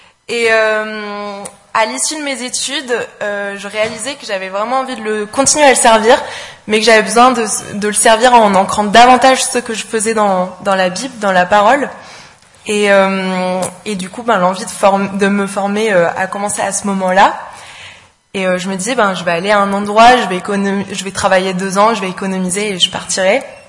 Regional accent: Grenoble, Auvergne-Rhône-Alpes, France; Je viens de Grenoble. J'ai grandi dans une famille chrétienne.

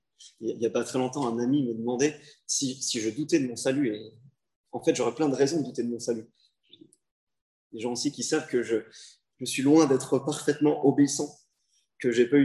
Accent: France; je suis français

